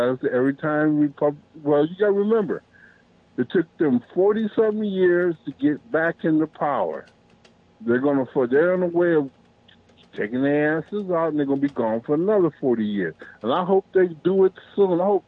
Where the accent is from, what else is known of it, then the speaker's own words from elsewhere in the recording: United States; I am an American first. I am a Democrat second.